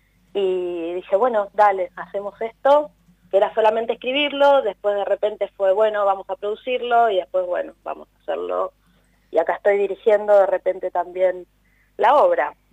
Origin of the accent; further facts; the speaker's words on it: Chacabuco, Buenos Aires Province, Argentina; Somos de Chacabuco, provincia de Buenos Aires.